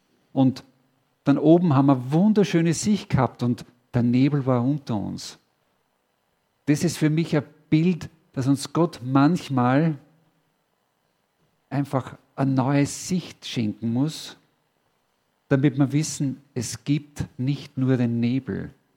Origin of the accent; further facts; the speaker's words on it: Upper Austria, Austria; Ich komme aus Oberösterreich.